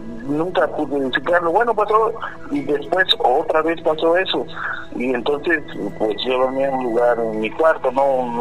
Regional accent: Catemaco, Veracruz, Mexico; now in United States; De Veracruz.

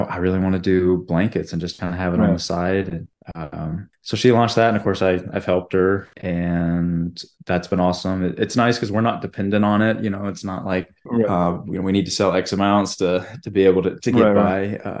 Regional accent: Atlanta, Georgia, United States; also born or lived in Utah / Florida / Alabama; now in Houston, United States; I am here now in Houston. Moved here last year from Utah, although I'm originally from the South. I've lived all over, but I usually tell people I'm from Atlanta, Georgia.

